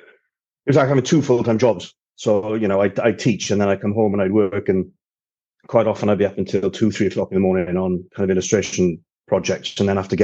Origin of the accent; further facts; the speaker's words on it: Wales, United Kingdom; I grew up in South Wales, but South East Wales.